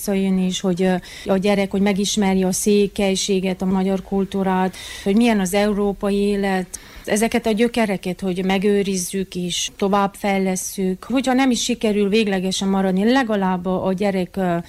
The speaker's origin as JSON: {"language": "Hungarian", "region": "Transylvania", "country": "Romania", "moved": "yes", "lives_now": "Australia", "said": "Eredetileg Erdélyből vagyok, és onnan kimentem Ausztráliába 20 évvel ezelőtt. Ott találkoztam a férjemmel, aki szerb származású."}